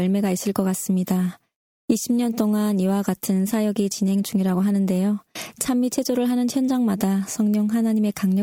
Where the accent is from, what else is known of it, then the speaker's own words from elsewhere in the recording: North Korea; moved away; 내 고향 북조선의 사랑하는 형제자매 여러분